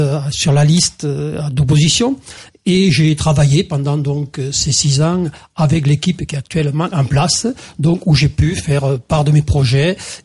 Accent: Saint-Nicolas-de-la-Grave, Occitanie, France; j'ai donc 56 ans, je suis né à Moissac, tout à côté. Et donc j'ai toujours vécu à Saint-Nicolas-de-la-Grave, j'ai fait mes études primaires à Saint-Nicolas-de-la-Grave

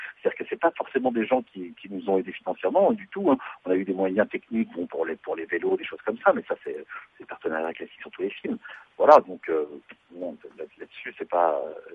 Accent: Nantes, Pays de la Loire, France; Moi, je voulais aller en Bretagne, parce que je suis originaire de Nantes

